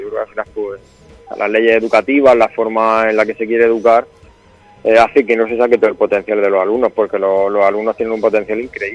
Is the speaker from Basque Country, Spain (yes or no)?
no; Almería, Andalusia, Spain; que somos de aquí de Almería